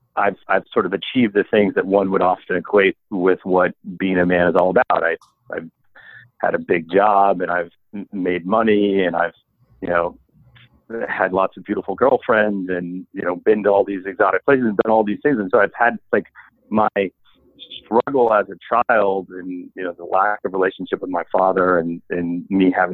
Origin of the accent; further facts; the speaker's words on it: Kansas, United States; So, to go back in time, I grew up in Kansas. I was one of four kids in a suburban, nice suburban household.